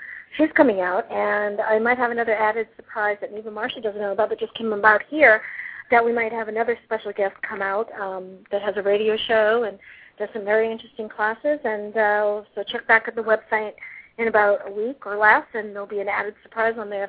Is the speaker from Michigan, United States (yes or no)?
no; New Hampshire, United States; I grew up in New Hampshire and was always around active places